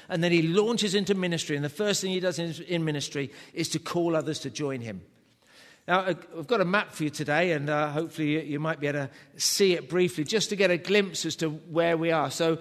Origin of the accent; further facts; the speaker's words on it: England, United Kingdom; I do confess I am a Southerner, but I love the North.